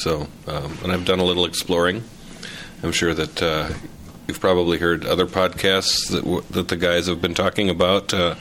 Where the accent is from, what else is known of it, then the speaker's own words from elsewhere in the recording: Minneapolis, Minnesota, United States; I'm from Minneapolis. I work at Crash and Sue's there.